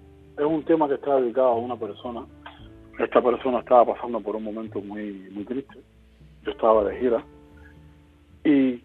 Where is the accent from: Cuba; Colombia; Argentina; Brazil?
Cuba; Pero nunca, nunca en mi música vas a sentir que yo he olvidado que soy cubano.